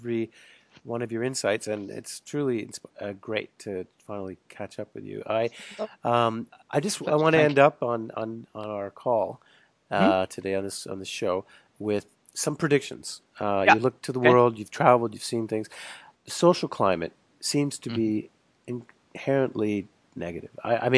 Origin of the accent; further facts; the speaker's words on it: United Kingdom; I mean, as a Brit, you know